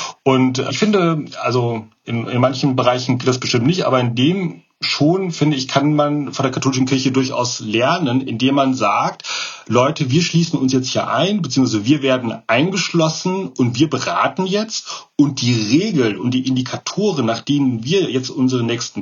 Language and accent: German; Germany; jetzt schaue ich wieder als Deutscher auf die Weltkirche